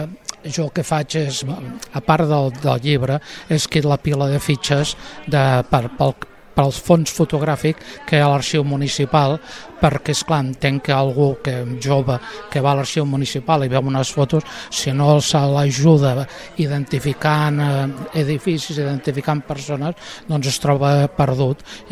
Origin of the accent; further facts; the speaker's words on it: Barcelona, Catalonia, Spain; born or raised there; moved away as an adult